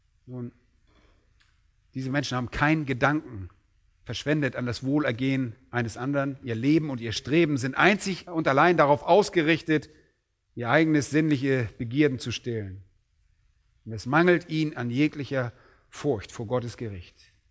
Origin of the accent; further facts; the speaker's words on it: Berlin, Germany